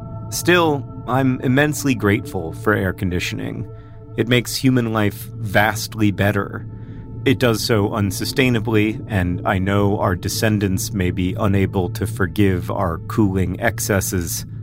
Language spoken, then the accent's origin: English; Orlando, Florida, United States; Like, I remember as a kid growing up in Orlando, Florida, I almost never needed a sweatshirt